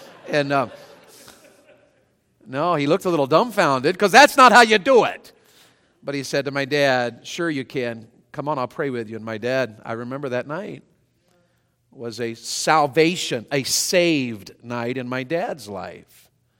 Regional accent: Tennessee, United States; I was raised in Tennessee in a quote-unquote Christian home.

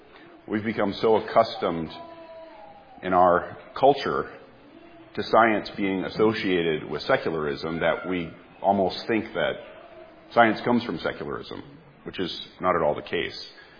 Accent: Wisconsin, United States; And if you don't know it, I'm from Wisconsin.

